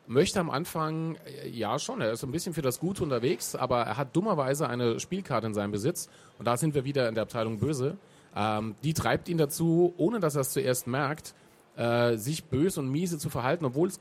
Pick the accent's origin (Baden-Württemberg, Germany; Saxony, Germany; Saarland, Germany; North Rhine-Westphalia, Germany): Saarland, Germany; Jawohl, das Saarland, ich bin Saarländer und es gibt es immer noch.